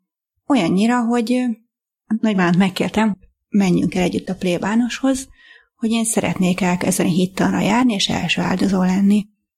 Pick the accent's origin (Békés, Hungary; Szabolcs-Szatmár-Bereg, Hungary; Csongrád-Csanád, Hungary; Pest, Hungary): Pest, Hungary; Solymár; Solymáron nőttem fel, meg voltunk keresztelve a nővéremmel, anyukám szülei jártak, de a szüleim nem jártak templomba, nem voltak gyakorló katolikusok.